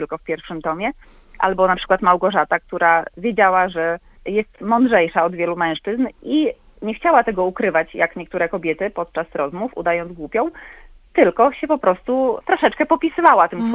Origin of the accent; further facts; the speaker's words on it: Podlaskie Voivodeship, Poland; Ja pochodzę właśnie z małej wsi na Podlasiu.